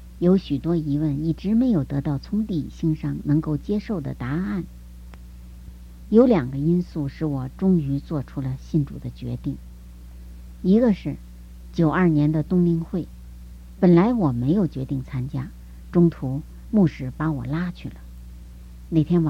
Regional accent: South China, China; 我出生在大陆南方一个小知识分子家庭，从小就养成了独立思考的习惯。

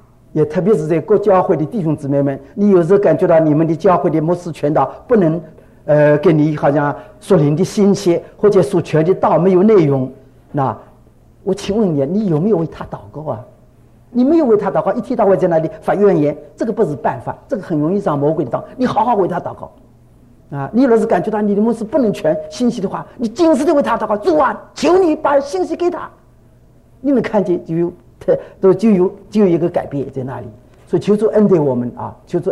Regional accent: China; 但无论如何，我们中国人，台湾今天是一个复兴的基地

